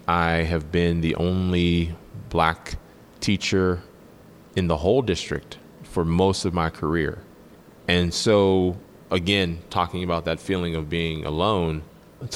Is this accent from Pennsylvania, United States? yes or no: yes; Braddock, Pennsylvania, United States; I am from Braddock, born and raised. I had a great childhood.